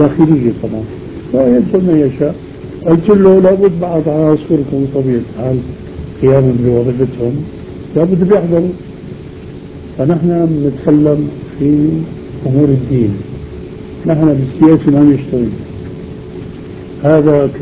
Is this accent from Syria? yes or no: yes; Damascus, Damascus Governorate, Syria; مثل ما بيقولوا الشوام عندنا في الشام، عصاي بتجمعهم عصاي بتضطرهم.